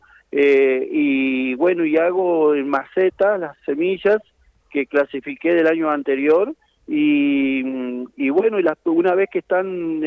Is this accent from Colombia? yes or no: no; Montoya, Entre Ríos, Argentina; also born or lived in Victoria; Yo soy nacido en Vitoria, viví toda mi vida, hasta los 25 años, viví en Montoya, un paraje del departamento Vitoria.